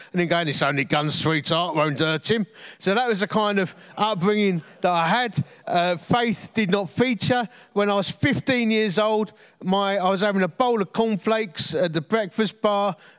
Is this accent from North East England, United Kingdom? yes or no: no; Dagenham, London, United Kingdom; As you can tell from my dulcet tones, I come from the East End of London, or Essex, from a place called Dagenham.